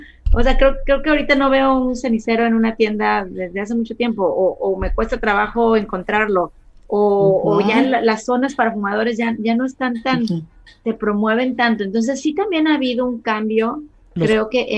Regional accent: Tampico, Tamaulipas, Mexico; now in Mexico City, Mexico; soy de Tampico, llegué a vivir a México por ahí del 2003

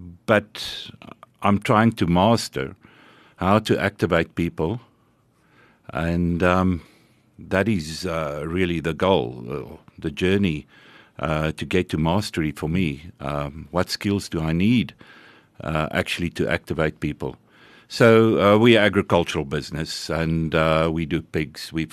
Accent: Hartbeespoort, North West, South Africa; And my dad was a welder, and we grew up in Hartbeespoort.

